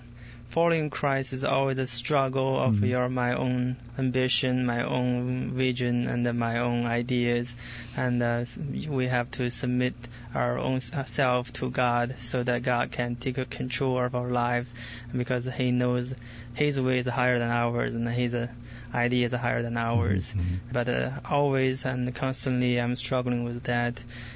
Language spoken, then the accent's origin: English; China; Well, I'm from China